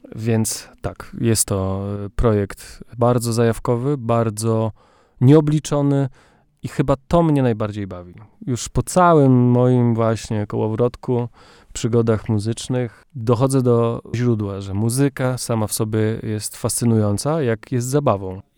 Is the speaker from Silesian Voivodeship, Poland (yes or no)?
yes; Silesian Voivodeship, Poland; No to tak chyba jak u nas na Śląsku, w górach, jakby to się gdzieś pokrywa.